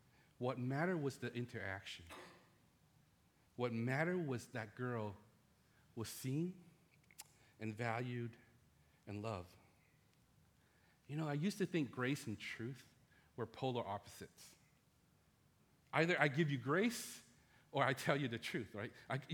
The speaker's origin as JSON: {"language": "English", "country": "Vietnam", "tie": "born or raised there", "second_language": "English", "moved": "yes", "lives_now": "United States", "said": "Growing up in Vietnam, Christmas was by far the best time of the year for us. For me as a kid, we didn't have the tradition of gift giving, okay, like we do here in the States."}